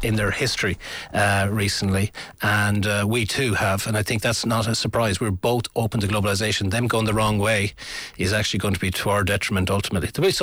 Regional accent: Ireland; as Irish people, we may be looking at the chaos that is their leadership there.

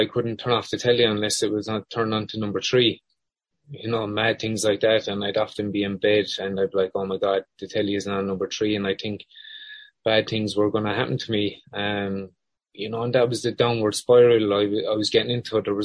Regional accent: Moyross, Munster, Ireland; I've had a great childhood growing up in Moy Ross, you know, and, you know, Moy Ross has definitely shaped me to the man I am today.

